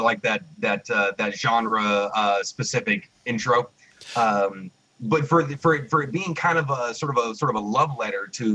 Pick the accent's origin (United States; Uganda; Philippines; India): United States; it's just because I'm an American, though, I think.